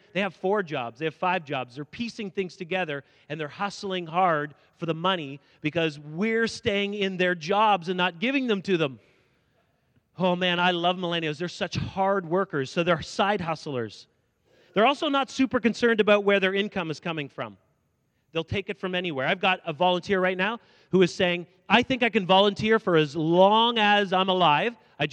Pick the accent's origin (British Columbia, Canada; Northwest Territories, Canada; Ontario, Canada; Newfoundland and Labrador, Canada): Ontario, Canada; Ottawa; I'm from Ottawa. Ottawa is the center of Canada, is the best place, right?